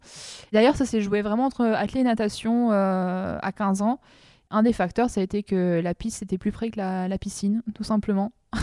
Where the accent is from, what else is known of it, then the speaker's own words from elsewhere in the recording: Limoges, Nouvelle-Aquitaine, France; je suis de Limoges originairement